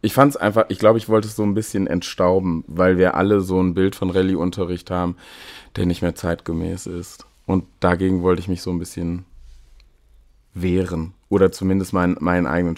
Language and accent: German; Aachen, North Rhine-Westphalia, Germany; Da bin ich auch geboren und da bin ich auch zur Schule gegangen und habe da auch studiert. Erstmal bin ich so die ersten Jahre gar nicht aus Aachen rausgekommen. Aber dann wurde es mir da auch zu eng. Und dann bin ich fürs Referendariat da nach Mönchengladbach.